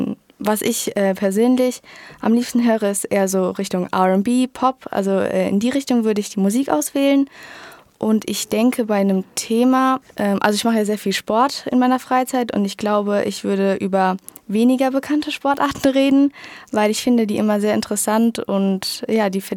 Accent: Worms, Rhineland-Palatinate, Germany; Also ich komme aus Worms und ich gehe in die 11. Klasse des Rudi-Stefan-Gymnasiums in Worms, ja.

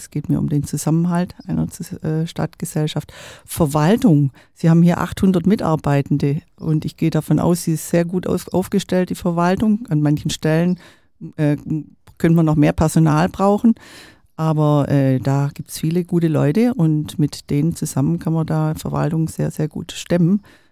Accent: Esslingen am Neckar, Baden-Württemberg, Germany; also born or lived in Stuttgart; Ich bin geboren in Stuttgart, aufgewachsen, aber im Vilstal und in Esslingen am Neckar. Und dann war ich berufstätig als Pfarrerin, wechselt man die Stelle. Ich war also schon mal in Neckarsulm als Vikarin, dann in Heilbronn als Pfarrerin und Stuttgart

